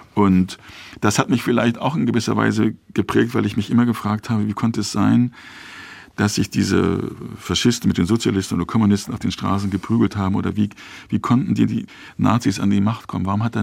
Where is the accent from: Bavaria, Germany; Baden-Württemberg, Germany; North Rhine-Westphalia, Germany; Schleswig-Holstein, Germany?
Schleswig-Holstein, Germany; Lübeck; also born or lived in Mölln; Ich bin in Mölln geboren und dann in Lübeck aufgewachsen